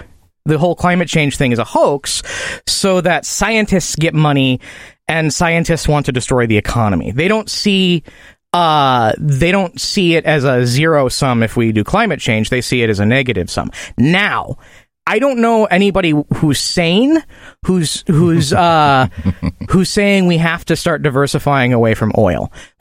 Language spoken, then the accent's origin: English; United States; See, I'm an American.